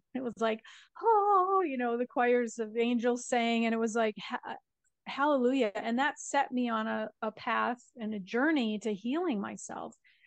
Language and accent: English; Marquette, Michigan, United States; now in Italy; I am an American expat living in Northern Italy. I grew up in a small town in Upper Michigan called Marquette, right there on the shores of Lake Superior.